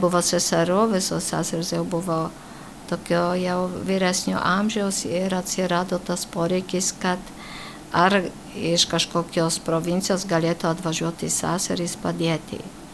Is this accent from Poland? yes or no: yes; Poland; giliai tikinčioj šeimoj ir mano tikybos mokytoja buvo vienuolė, nes aš augau Lenkijoj.